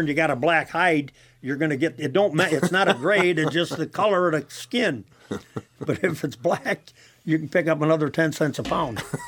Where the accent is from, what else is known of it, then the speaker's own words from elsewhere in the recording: Homer, Michigan, United States; from Homer, Michigan. I live out here north of Homer on the Cook's Prairie, and I've been here on this farm 40 years